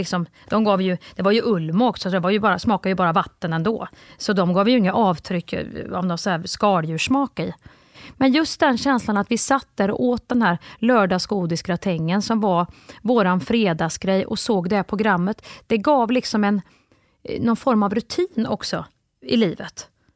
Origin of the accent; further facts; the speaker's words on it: Kristinehamn, Värmland, Sweden; Alltså, jag är uppvuxen ju i Kristinehamn.